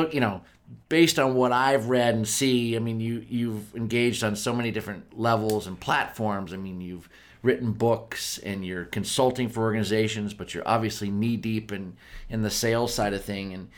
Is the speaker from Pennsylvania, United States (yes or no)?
yes; Pennsylvania, United States; So we live in Pittsburgh. Yeah, I grew up in Pennsylvania, and we live in Pittsburgh.